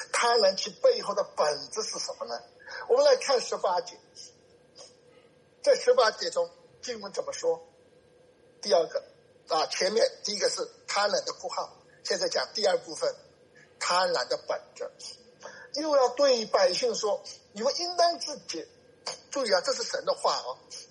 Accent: China; 读到这里啊，我们中国人啊

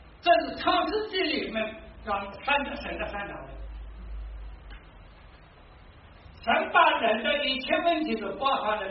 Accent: China; 这就我们中国人说的顶天立地

